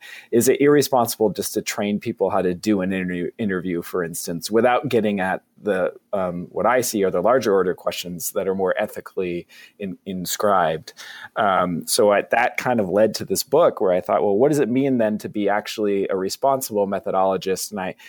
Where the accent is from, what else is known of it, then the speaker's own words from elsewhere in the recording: Vermont, United States; because I'm from Vermont, so I'm kind of a Northeast guy.